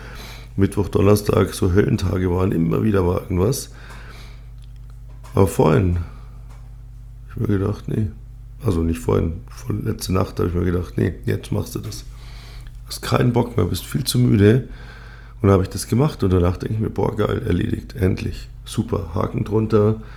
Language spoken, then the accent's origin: German; Munich, Bavaria, Germany; accent: Upper Bavarian; einen Hauch von Münchner Akzent jetzt hier noch reinzubringen in die letzten Minuten. Ich kann das auch derber, also ich kann auch das richtig derbe Oberbayerisch. Ich bin zweisprachig aufgewachsen, also bayerisch und gut, aus meiner Sicht spreche ich ein passables Hochdeutsch.